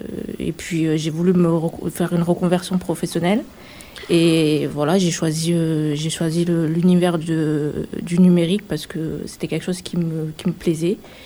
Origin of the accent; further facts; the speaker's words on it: Échirolles, Auvergne-Rhône-Alpes, France; j'ai 38 ans et je viens de Échirolles, donc quartier de Limousin, plus précisément.